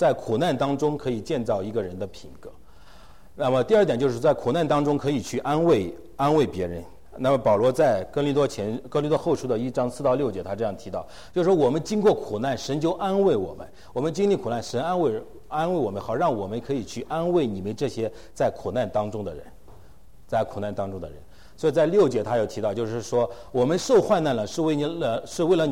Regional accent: China; 我们中国也有一些话，比方说我们中国会，我们中国人会说

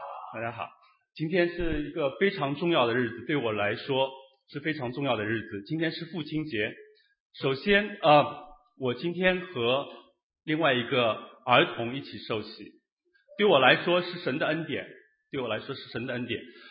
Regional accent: Wuxi, Jiangsu, China; 后来我当时回我老家无锡的时候

